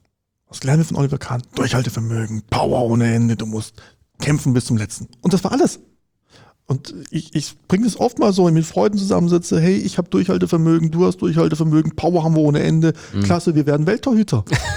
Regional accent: Konstanz, Baden-Württemberg, Germany; Ich komme aus Konstanz, da gibt es halt eine Uni am Ort

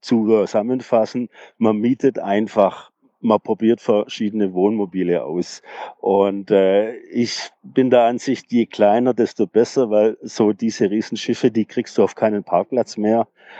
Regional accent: Tübingen, Baden-Württemberg, Germany; Ich bin aus Tübingen, ich fahre gern auf die Schwäbische Alb.

